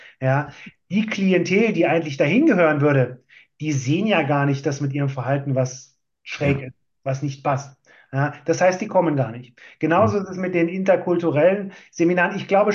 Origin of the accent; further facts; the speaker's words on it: Austria; als Österreicher mit meinem kulturellen Hintergrund war ich halt prädestiniert